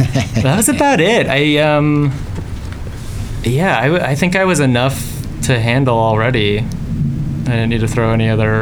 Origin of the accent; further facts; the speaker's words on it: Boulder, Colorado, United States; I grew up in Boulder, Colorado, which is not a farming town. However, we lived on a farm.